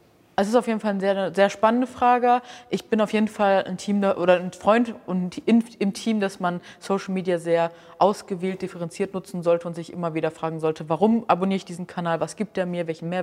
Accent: Hamburg, Germany; ich komme aus Hamburg

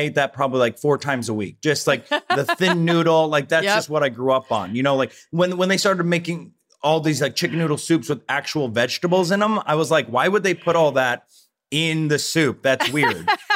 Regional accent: Rossford, Ohio, United States; Well, I mean, I grew up in Rossford, Ohio, right?

